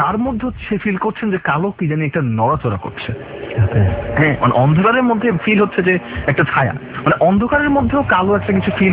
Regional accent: Dhaka, Dhaka Division, Bangladesh; আমি ঢাকাইয়া এবং আমার নানু বাড়ি এবং দাদু বাড়ি দুটাই ঢাকায়, এবং বিশেষ করে নানু বাড়িটা হচ্ছে পুরান ঢাকায়।

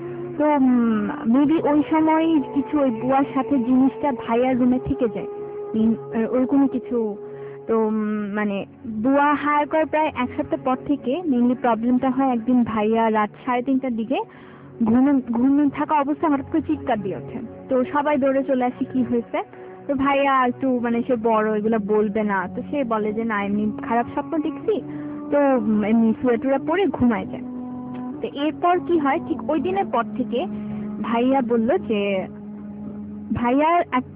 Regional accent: Mirpur, Dhaka Division, Bangladesh; আমি শারপাড়া থেকে আসছি, মিরপুর শারপাড়া।

